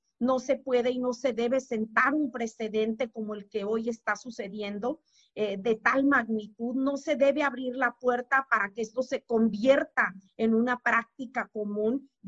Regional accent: Los Cabos, Baja California Sur, Mexico; soy del municipio de Los Cabos, aquí tenemos un problema gravísimo de agua

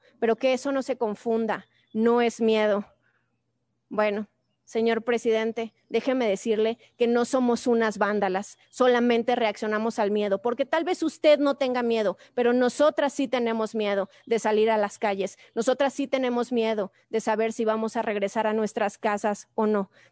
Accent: Mexico; ¿Qué tenemos nosotras como mexicanas?

